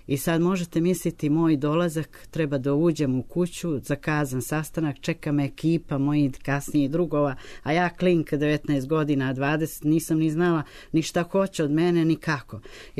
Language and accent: Serbian; Berane, Berane Municipality, Montenegro; moved away; kada sam došla iz malog mesta, iz Crne Gore, iz Berana, od tada se zvalo Ivangrad, nije Berane.